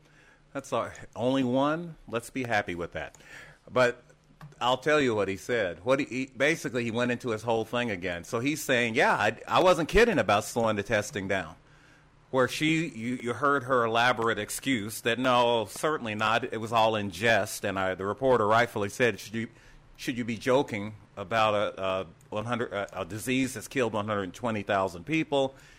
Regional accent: Texas, United States; as we have an uptick in cases in many states, including my home state of Texas, which has always been wrongheaded about the way they handled this

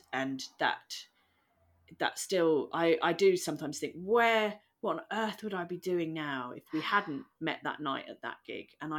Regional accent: London, United Kingdom; And I'm from London

